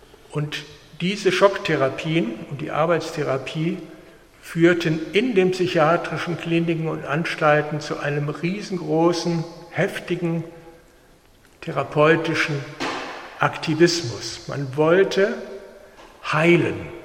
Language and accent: German; Niebüll, Schleswig-Holstein, Germany; Ich komme aus Schleswig-Holstein, in Niebel bin ich aufgewachsen